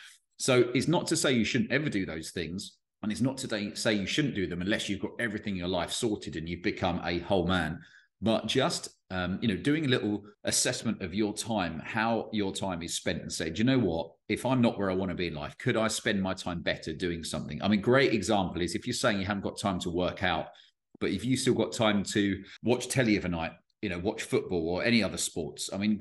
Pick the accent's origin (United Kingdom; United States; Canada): United Kingdom; England; to state the obvious, I am from England